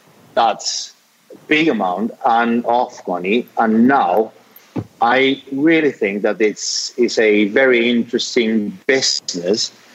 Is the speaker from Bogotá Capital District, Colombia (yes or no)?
yes; Bogotá, Bogotá Capital District, Colombia; English is a second language; now in Cali, Colombia; I'm based in Cali, so by the way, I am from Bogota, I'm not from Cali.